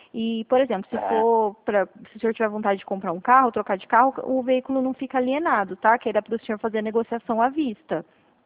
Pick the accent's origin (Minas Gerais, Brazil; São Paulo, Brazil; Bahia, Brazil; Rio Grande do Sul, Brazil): São Paulo, Brazil; eu sou de São Paulo